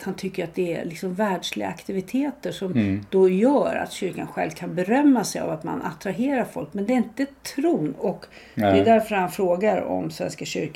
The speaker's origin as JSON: {"language": "Swedish", "country": "Sweden", "said": "inte jag som svensk tidningsläsare"}